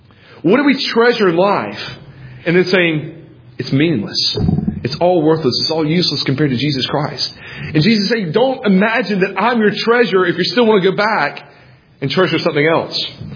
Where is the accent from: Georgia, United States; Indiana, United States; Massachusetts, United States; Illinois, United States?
Georgia, United States; now in New Jersey, United States; I grew up in Georgia, so I probably have a better idea.